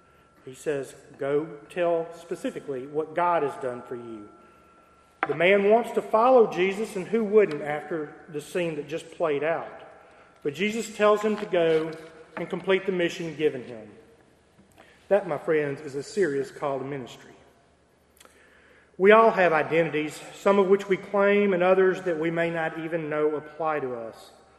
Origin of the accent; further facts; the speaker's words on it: Texas, United States; Cowboy boots and hats identify me as the Texan that I am, unfortunately for some.